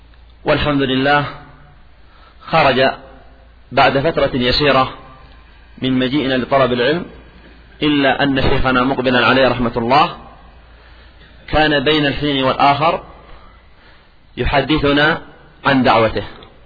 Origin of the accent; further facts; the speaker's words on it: Yemen; ونحن في بلادنا اليمن لنا نعم خاصة